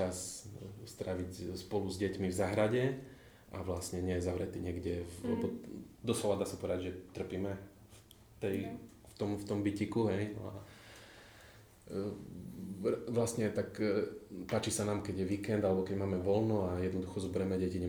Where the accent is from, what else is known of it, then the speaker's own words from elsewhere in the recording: Poprad, Prešov Region, Slovakia; ja som z Popradu.